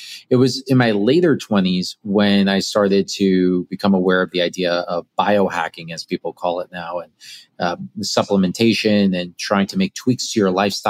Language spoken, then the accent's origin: English; New York, United States; now in South Florida, United States; No, I'm in South Florida, not too far from Miami, though I'm originally a New Yorker my whole life, but during COVID, I came down.